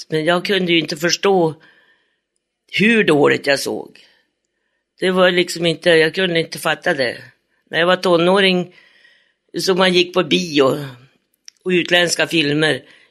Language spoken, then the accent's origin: Swedish; Älandsbro, Västernorrland County, Sweden; also born or lived in Stockholm; Jag kommer ifrån Stockholm. Jag flyttade till Älandsbro när jag var 6 år. Till en faster.